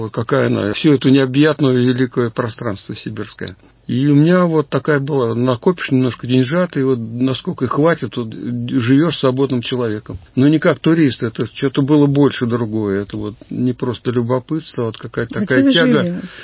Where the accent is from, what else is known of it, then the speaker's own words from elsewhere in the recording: Volga region, Russia; Сам я волжанин и знаю по Волге, ко все, что там бывает.